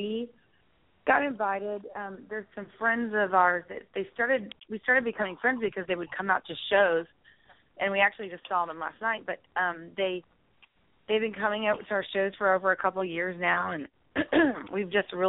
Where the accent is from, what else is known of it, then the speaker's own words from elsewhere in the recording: the South, United States; But I am from the South. We fry everything.